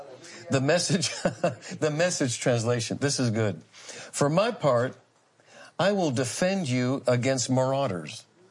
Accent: Massachusetts, United States; where I grew up in Massachusetts, we lived on Cape Cod.

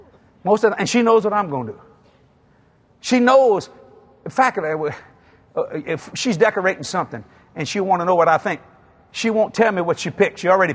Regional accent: Louisiana, United States; I am a Cajun from South Louisiana.

